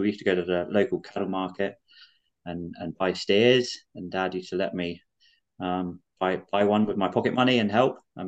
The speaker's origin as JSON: {"language": "English", "region": "South West England", "country": "United Kingdom", "tie": "born or raised there", "said": "I grew up in Somerset."}